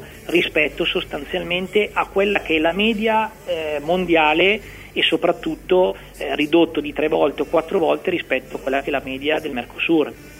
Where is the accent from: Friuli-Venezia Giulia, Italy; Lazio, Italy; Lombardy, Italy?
Lombardy, Italy; Monza; born there; io sono nato a Monza, però papà siciliano e la mamma monzese, quindi diciamo una mescla, come dicono qua.